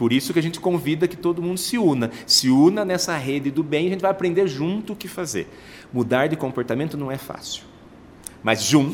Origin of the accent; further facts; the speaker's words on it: Santos, São Paulo, Brazil; Eu sou de Santos.